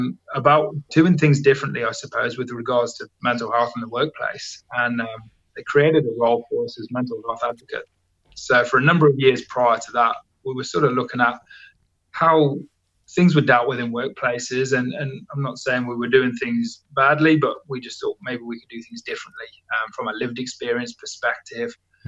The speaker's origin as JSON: {"language": "English", "country": "Australia", "said": "I'm an Australian"}